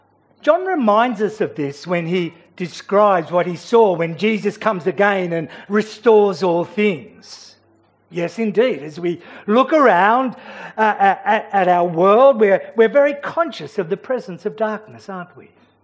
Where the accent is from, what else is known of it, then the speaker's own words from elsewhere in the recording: Sydney, New South Wales, Australia; I grew up in Sydney, in the city, and so I was never conscious of the absence of light.